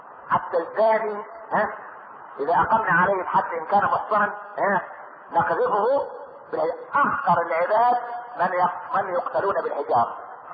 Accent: Egypt; احنا ما كناش كمصريين نتقي الله في دولتنا.

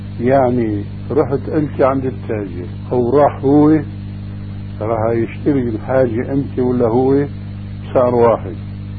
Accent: Damascus, Damascus Governorate, Syria; يعني في حوادث بسيطة كانت تقع عندنا في دمشق

